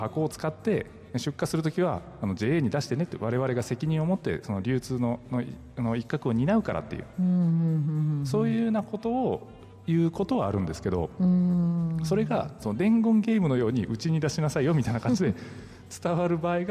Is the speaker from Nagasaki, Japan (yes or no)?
yes; Shimabara, Nagasaki, Japan; 私のふるさとだったら JA 島原雲仙っていうね